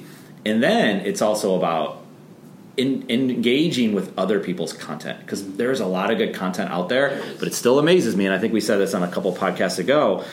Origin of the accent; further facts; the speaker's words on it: Buffalo, New York, United States; I think of a city, like I grew up in Buffalo. City of good neighbors, people would help each other out.